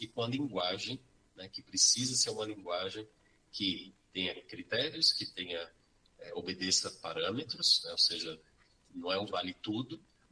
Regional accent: São Paulo, Brazil; Eu mesmo cresci, eu sou natural de São Paulo, capital, e cresci com a minha mãe ouvindo os cassetes

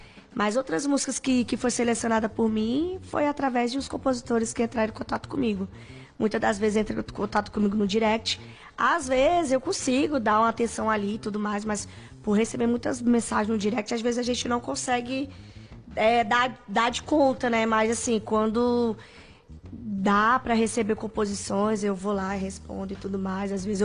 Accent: Rio de Janeiro, Brazil; Porque filha de nordestina aqui, né? Sou carioca, mas eu sou filha de nordestina.

